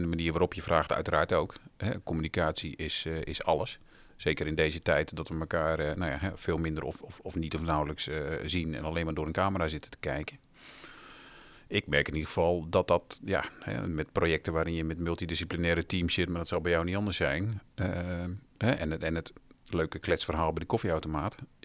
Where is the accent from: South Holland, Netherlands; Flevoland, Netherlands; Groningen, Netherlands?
Groningen, Netherlands; Wat makkelijker zeggen als nuchtere Noorderling. Hè? Ik ben een Groninger van oorsprong.